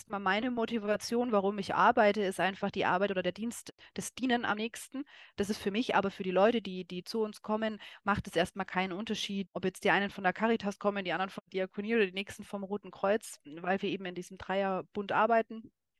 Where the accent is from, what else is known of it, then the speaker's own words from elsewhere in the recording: Nuremberg, Bavaria, Germany; now in Tautenbronn, Germany; Gebürtige Nürnbergerin, jawohl.